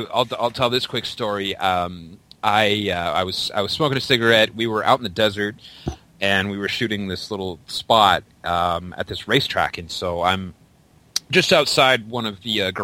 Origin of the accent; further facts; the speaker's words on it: Mississauga, Ontario, Canada; Cool, me too, man. I'm from Mississauga